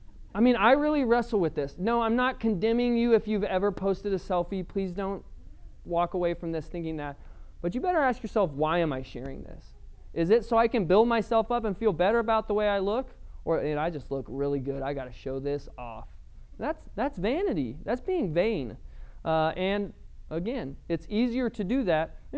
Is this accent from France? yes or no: no; Colorado, United States; I grew up in Colorado, and so I can still remember when Columbine happened